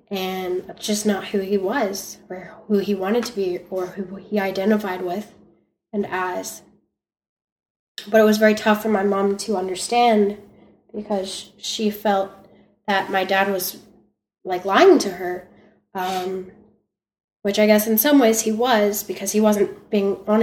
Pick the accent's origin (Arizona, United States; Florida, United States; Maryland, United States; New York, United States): Florida, United States; I grew up in the South, and I went to church for 8 years, and my grandparents raised me for about 8 years in Florida.